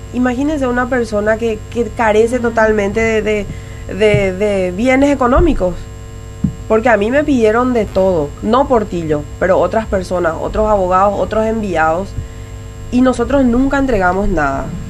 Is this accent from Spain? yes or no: no; Minga Guazú, Alto Paraná, Paraguay; yo soy de Minga, nacida y malcriada ahí. Conozco demasiado bien mi zona, yo vivo en el kilómetro 16.